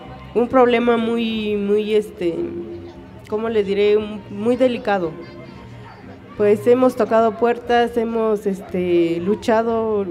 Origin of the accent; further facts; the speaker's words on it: San Cristóbal de las Casas, Chiapas, Mexico; Sí, somos de San Cristóbal de las Casas, sí.